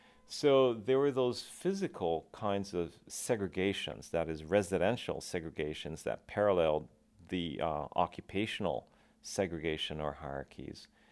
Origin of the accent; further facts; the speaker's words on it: Aiea, Hawaii, United States; I grew up in Aiea Plantation, and the camp that I grew up in was largely Japanese, but also some Chinese and Portuguese.